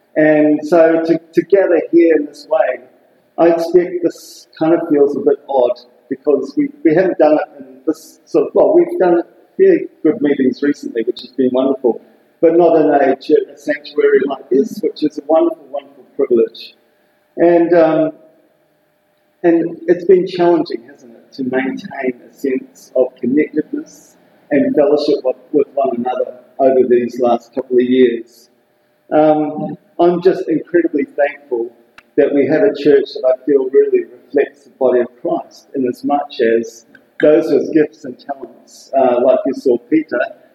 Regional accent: Australia; But yes, I'm an Aussie.

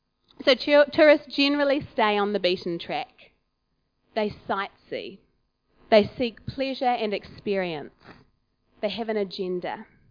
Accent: Auckland, New Zealand; also born or lived in Wellington; now in Waiuku, New Zealand; I was born in Wellington, grew up in Auckland, and we didn't move out here until I was in my early 20s.

